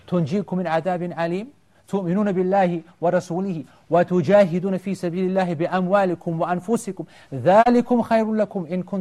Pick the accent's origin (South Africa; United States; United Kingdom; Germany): United Kingdom; this country, subhanAllah, we're British